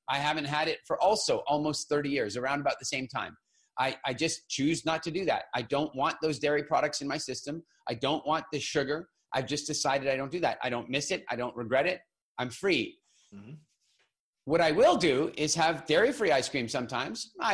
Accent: South Africa; born there; as we mentioned earlier, I was born in South Africa.

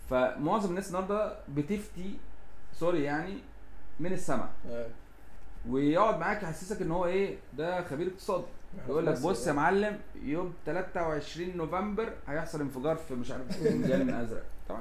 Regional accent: Egypt; اتمنى ان ده يحصل عندنا في مصر

